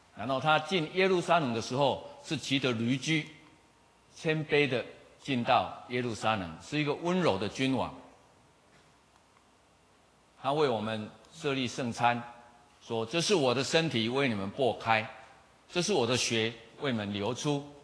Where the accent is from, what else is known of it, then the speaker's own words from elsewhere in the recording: Taiwan; 你不要以为我们是台湾人，我们没有什么束缚，我们还是有很多传统的束缚。